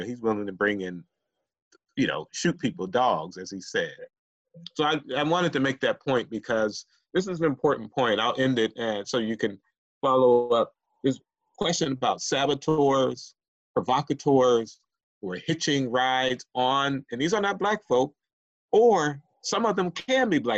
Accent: Ohio, United States; And I'm from Ohio, so immediately I perked up

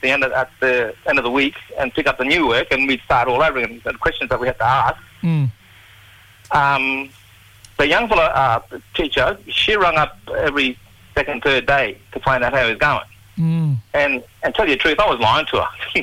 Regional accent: Erub, Queensland, Australia; I'm from Erub, Darnley Island, Torres Strait.

